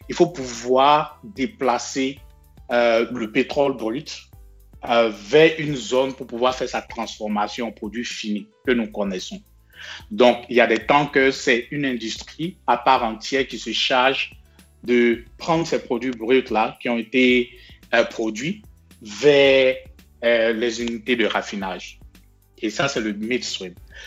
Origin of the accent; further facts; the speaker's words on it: Jacqueville, Lagunes, Côte d’Ivoire; moi, je suis originaire de Jacques-Ville.